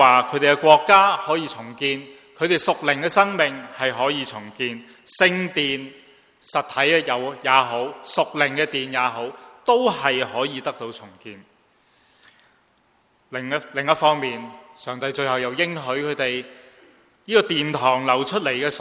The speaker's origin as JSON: {"language": "Chinese", "region": "Guangdong", "country": "China", "said": "就好像我们广东人俗语所说"}